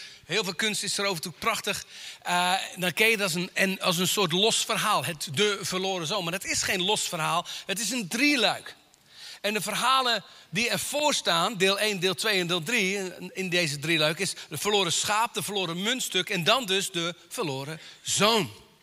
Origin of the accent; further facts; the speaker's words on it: Katwijk aan Zee, South Holland, Netherlands; ik kom uit Katwijk aan Zee.